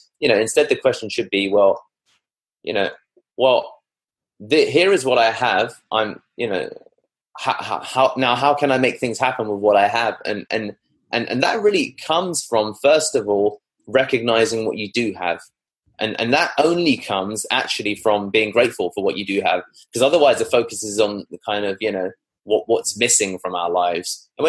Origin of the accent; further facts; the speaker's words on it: India; I'm Indian, so people are going to associate me with an Indian SEO agency